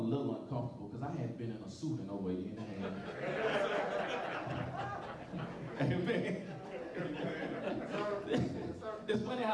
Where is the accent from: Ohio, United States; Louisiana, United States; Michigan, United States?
Louisiana, United States; now in Texas, United States; I'm from Louisiana, but I'm still claiming, always be a Louisiana boy, but I live in Texas.